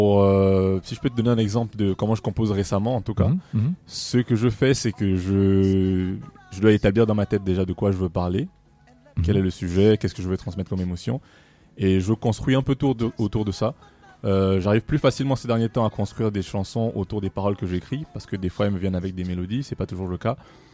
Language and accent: French; Gabon; Je suis né et j'ai grandi au Gabon, qui est francophone.